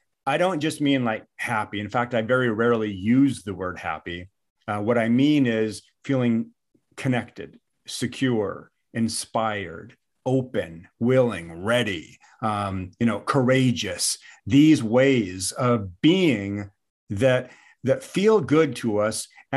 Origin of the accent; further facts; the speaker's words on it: Washington, United States; now in Chelan, United States; I grew up in Washington State and, had an opportunity to move out to this glorious place called Chelan, Lake Chelan.